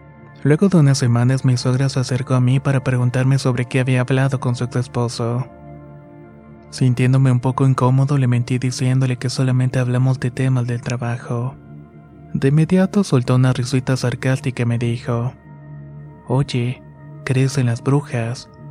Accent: Aguascalientes, Mexico; Soy del estado de Aguascalientes.

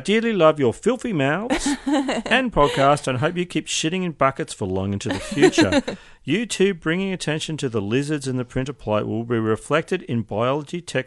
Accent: United States; As I'm from the United States, I had to buy this book from UK Amazon.

